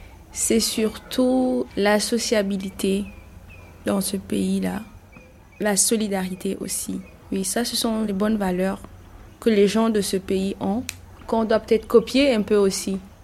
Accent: Chad; now in Senegal; je suis étudiante au Sénégal, donc je suis venue ici fin 2015. Je suis tchadienne.

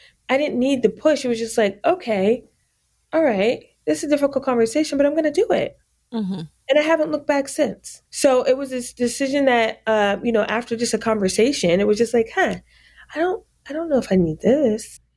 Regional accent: New York, United States; moved away as an adult; also born or lived in Fort Knox, Kentucky / Germany / Miami, Florida; And, spent some time in Germany and was raised in upstate New York and went to school in upstate New York as well. And then after I graduated, I moved down to South Florida, Miami, to pursue my graduate degree.

